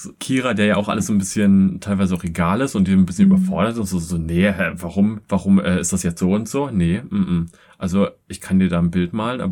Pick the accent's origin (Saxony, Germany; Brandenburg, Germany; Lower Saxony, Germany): Brandenburg, Germany; Fürstenwalde; now in Berlin, Germany; Also ich bin halt auch nicht von weit weg nach Berlin gezogen, sondern aus Fürstenwalde.